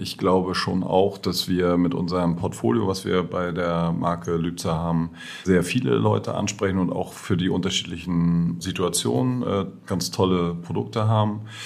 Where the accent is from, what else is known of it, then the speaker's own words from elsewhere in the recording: Schwerin, Mecklenburg-Vorpommern, Germany; now in Rostock, Germany; Ich bin ein gebürtiger Schweriner, bin am, ich sag mal, 5 Minuten mit dem Fahrrad vom Zippendorf Strand entfernt groß geworden. Meine Eltern wohnen jetzt in Pinno, da ist auch immer Wasser in meiner Nähe gewesen. Wohne jetzt seit über 30 Jahren in Rostock.